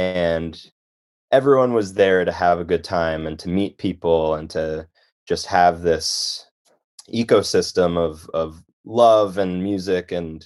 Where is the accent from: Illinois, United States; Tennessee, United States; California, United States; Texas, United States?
Illinois, United States; Chicago; So as I said before, I grew up in Chicago, so I was not a founding member